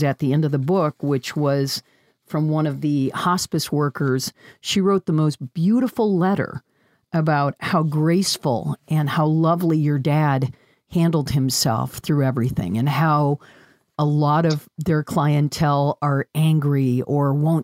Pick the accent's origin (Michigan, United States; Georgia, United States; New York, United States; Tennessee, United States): Michigan, United States; Oh, Ohio. I'm not sure we can be friends. I'm from Michigan.